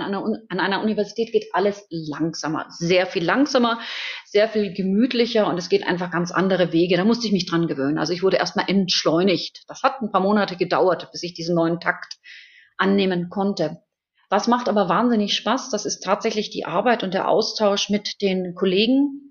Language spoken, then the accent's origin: German; Bavaria, Germany; also born or lived in Switzerland; Ich bin in der Schweiz geboren, Bayern groß geworden.